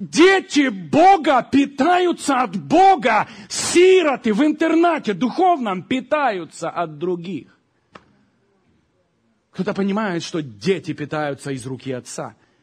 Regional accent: Ukraine; born there; Я родился на Украине.

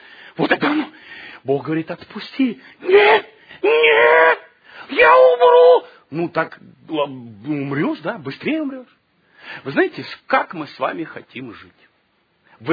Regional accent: Ukraine; я сам с Украины, все нормально.

